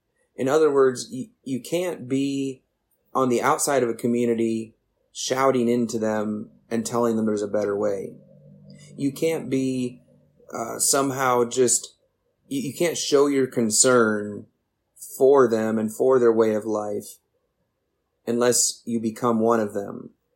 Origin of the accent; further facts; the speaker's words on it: Michigan, United States; now in Zephyrhills, United States; I saw this where I grew up in Michigan. We had trailer parks there. Where I live in Zephyr Hills, Florida, we have trailer parks